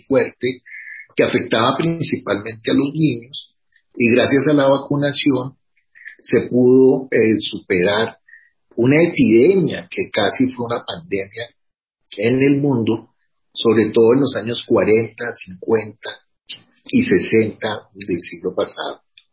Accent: Spain; born there; Yo nací en España, de una familia, mi madre es española, mi padre colombiano.

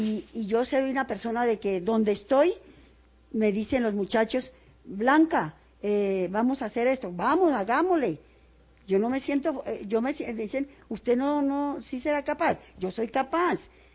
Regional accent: La Guajira, Colombia; soy de La Guajira

